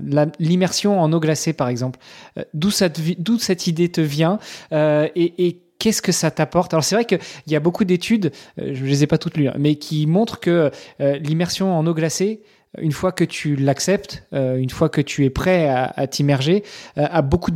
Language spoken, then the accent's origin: French; Normandy, France; Mais moi, je suis normand, donc je suis pas beaucoup plus loin.